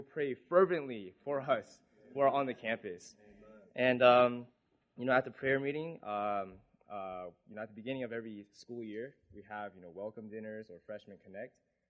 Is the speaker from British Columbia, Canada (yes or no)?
yes; Vancouver, British Columbia, Canada; I'm from Vancouver, Canada.